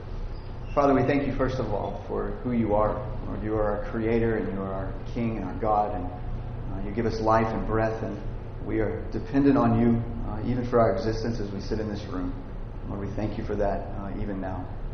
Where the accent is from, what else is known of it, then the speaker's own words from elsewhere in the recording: Texas, United States; now in Louisville, United States; I'm from Texas, I'm a member of Third Avenue Baptist Church in Louisville.